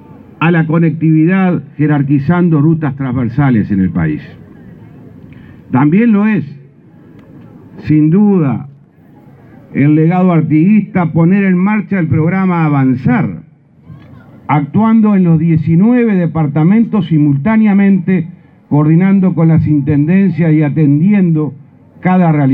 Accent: Uruguay; Cosas que nos tienen que sentir de orgullo como uruguayos

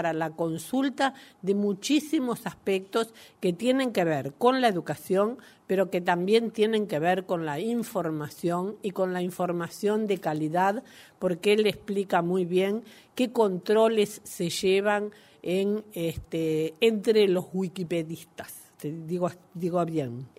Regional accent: Uruguay; como uruguayos

